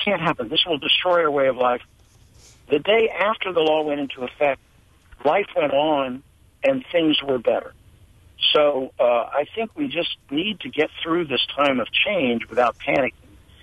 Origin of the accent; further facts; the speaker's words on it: Southern United States, United States; born there; I got to say that I'm a Southerner by birth